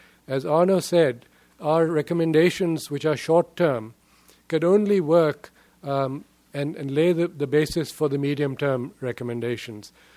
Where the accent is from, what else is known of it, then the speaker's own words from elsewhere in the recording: Pakistan; it was interesting for me to concentrate on this, not just as a Pakistani